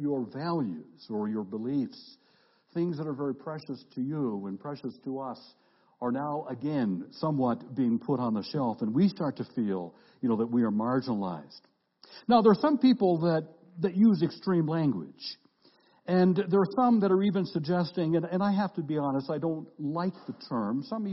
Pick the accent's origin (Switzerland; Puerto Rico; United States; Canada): Canada; I mean, I'm a Canadian